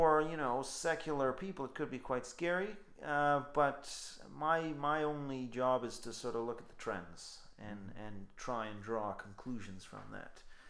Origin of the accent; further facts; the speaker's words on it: Northern Ireland, United Kingdom; accent: Ulster; That's my Ulster accent for you.